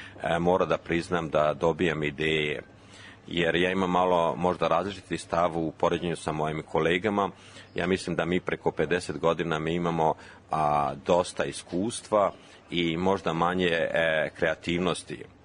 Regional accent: Smederevo, Šumadija and Western Serbia, Serbia; also born or lived in Selevac; Ja sam rođen u Selevcu, odrastao u Smederevu i u Smederevu sam igrao odbojku.

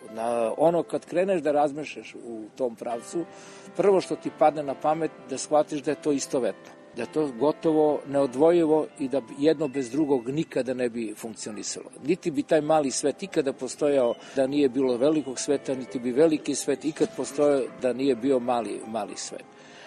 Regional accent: Rovinj, Istria County, Croatia; sam ja muziku dodirnuo kao klinac još u Rovinju kad sam bio mali

